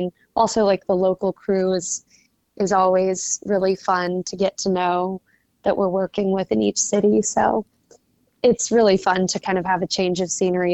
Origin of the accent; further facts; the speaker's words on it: Dallas, Texas, United States; I think our last stop is in Dallas, which is my hometown